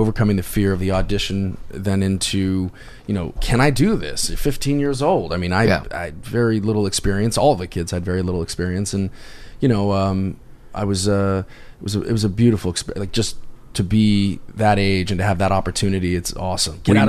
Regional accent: California, United States; We grew up in California.

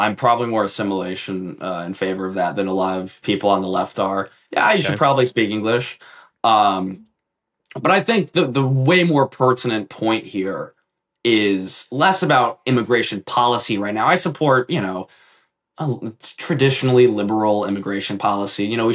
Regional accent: Los Angeles, California, United States; I'm from Los Angeles. I've seen this

